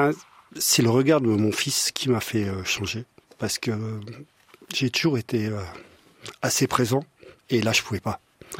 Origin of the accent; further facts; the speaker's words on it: Romandie, Switzerland; moved away as an adult; Après tout ça, j'ai quitté la Romandie pour aller en Suisse allemande, parce qu'il manquait un peu de travail dans les années où c'est que j'avais fini mon apprentissage.